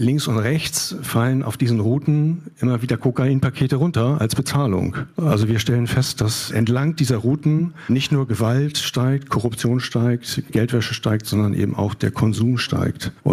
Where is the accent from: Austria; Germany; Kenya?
Germany; Hamburg; Ich als Hamburger